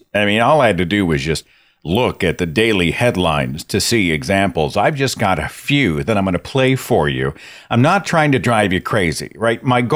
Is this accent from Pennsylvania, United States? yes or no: no; Oklahoma, United States; Now, this just happened in my home state of Oklahoma